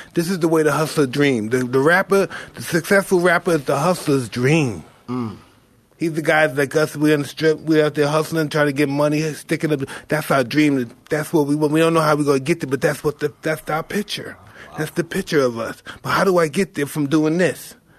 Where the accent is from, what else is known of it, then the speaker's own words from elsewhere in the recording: Brooklyn, New York, United States; We come from bad. I'm from Brownville. We're in the same shit. Brownville, East New York, same.